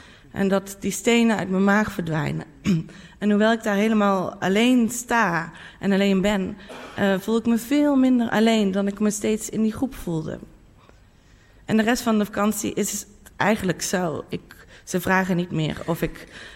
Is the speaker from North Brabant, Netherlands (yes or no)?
yes; North Brabant, Netherlands; altijd als ik uitging in mijn eigen dorp waar ik vandaan kom in Brabant.